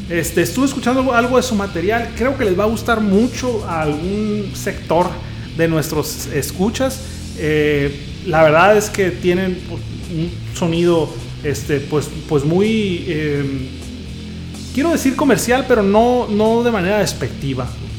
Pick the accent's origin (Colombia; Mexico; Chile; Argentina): Mexico; en la escena de la música pesada en mi país, en México